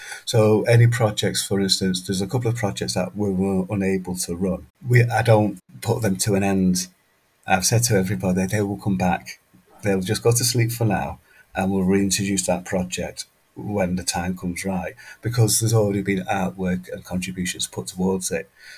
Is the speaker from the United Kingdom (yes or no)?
yes; Manchester, North West England, United Kingdom; I grew up in Manchester, grew up in Hume, two Irish parents. I'm second of nine siblings.